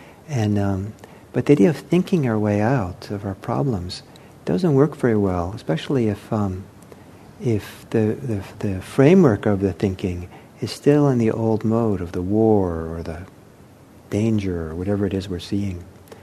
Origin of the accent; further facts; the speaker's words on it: United States; I grew up in America, so I mean, I probably picked up a few macho values